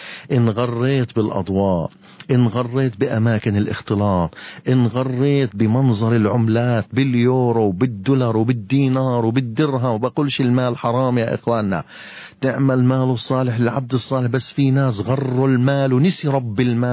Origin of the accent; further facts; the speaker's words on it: Nablus, West Bank, Palestine; كم مقبرة عندنا في نابلس؟